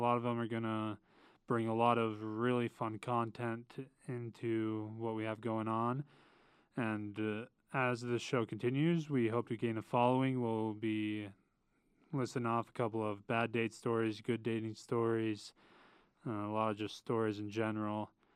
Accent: Utah, United States; also born or lived in Nashville, United States / Toronto, Canada; But I'm from Utah. I've lived in Utah for most of my life. I lived 2 years in Tennessee, Nashville, and then also 2 years in Toronto, Canada.

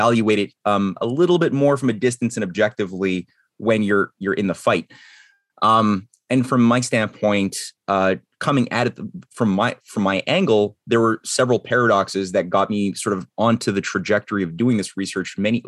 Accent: Canada; I know, as being a Canadian writing about this.

